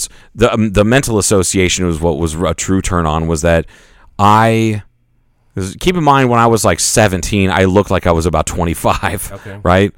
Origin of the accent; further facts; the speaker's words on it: Troy, Ohio, United States; I'm from near Dayton, too. I'm from Troy.